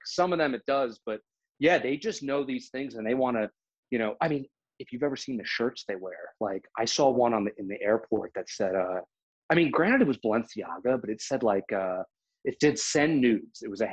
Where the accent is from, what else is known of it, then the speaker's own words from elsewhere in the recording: New Jersey, United States; when I mentioned New Jersey, I'm from New Jersey, they big wow